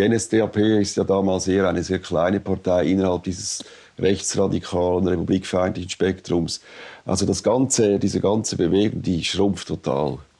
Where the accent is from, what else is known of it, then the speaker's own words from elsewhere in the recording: Switzerland; Nein, ich bin eigentlich extrem für Migration, das eben gerade als Schweizer.